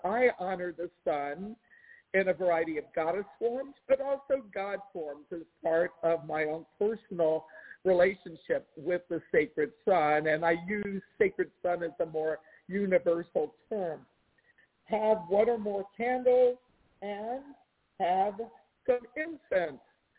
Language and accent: English; Washington, District of Columbia, United States; I grew up in the Washington, D.C. area